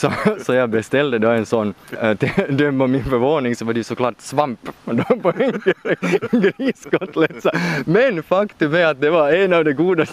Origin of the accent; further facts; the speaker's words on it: Finland; att vi är från Finland och vi tänkte komma och besöka byn, att vi talar också svenska.